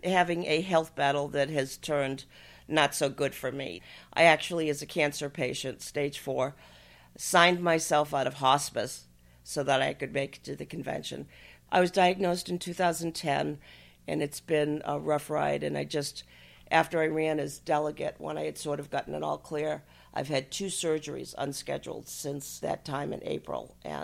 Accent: Chicago, Illinois, United States; born there; I was born in Chicago, time of Mayor Daley, where my father was a social worker and my mother was a nursery school teacher.

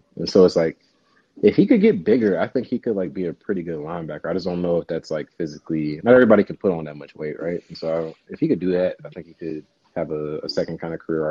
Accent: St. Louis, Missouri, United States; I grew up in St. Louis. Like, my team doesn't exist anymore.

